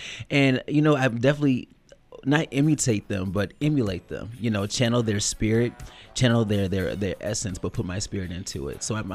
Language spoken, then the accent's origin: English; Detroit, Michigan, United States; Like, I come from a dancing musical family. Like, I'm from Detroit, the Motown, so, like, every family reunion, family barbecue gathering, we all busted out